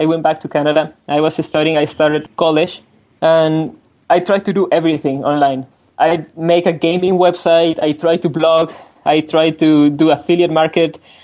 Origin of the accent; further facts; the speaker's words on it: Mexico City, Mexico; So I'm from Mexico City, by the way.